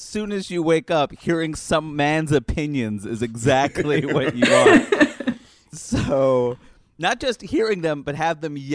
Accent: Jackson Heights, New York, United States; you know, I grew up in Jackson Heights, and I thought that was so cool.

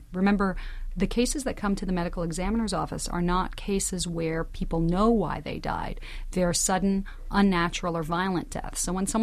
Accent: New York, United States; also born or lived in Los Angeles; I'm originally from New York, so I grew up here

